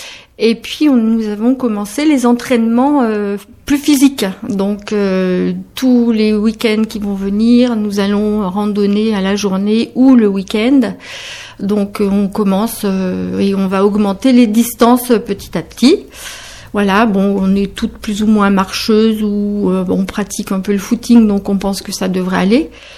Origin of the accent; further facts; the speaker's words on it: Brittany, France; dans l'agglomération briochine, puisque nous sommes soit de Saint-Brieuc, Pordic, Trégueux et Plédan. C'est tout près, c'est très local.